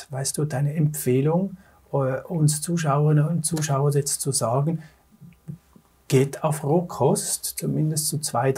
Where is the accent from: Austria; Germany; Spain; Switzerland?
Switzerland; Ich bin Schweizer, ich liebe meinen Käse.